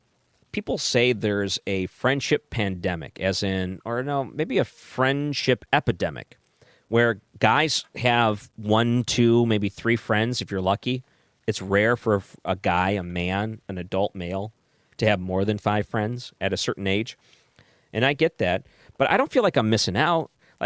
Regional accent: Michigan, United States; I think about my own case. I grew up in Michigan.

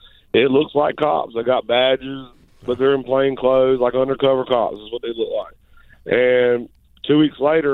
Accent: Greenville, United States; No, I'm from Greenville. Born and raised.

